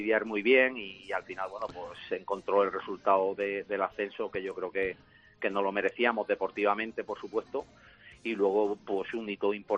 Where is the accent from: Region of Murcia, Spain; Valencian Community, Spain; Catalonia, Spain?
Region of Murcia, Spain; moved away; añorando mucho mi tierra, mi Murcia, que está muy lejos y a nivel comunicación complicado